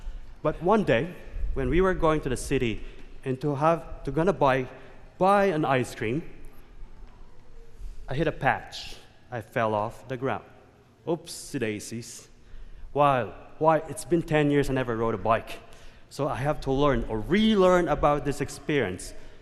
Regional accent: Philippines; Because I'm Filipino.

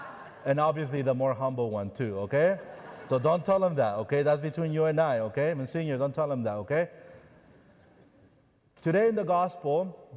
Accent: Mexico City, Mexico; moved away as an adult; now in United States; I was born and raised in Mexico City. I grew up there. And I came to the United States seeking for the American dream, seeking for a better life that I wouldn't have in my home.

